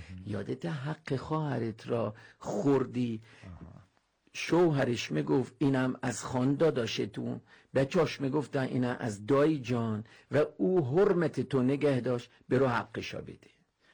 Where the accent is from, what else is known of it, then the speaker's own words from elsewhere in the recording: Iran; اقوام مختلفی داریم، ولی ما هم ایرانی هستیم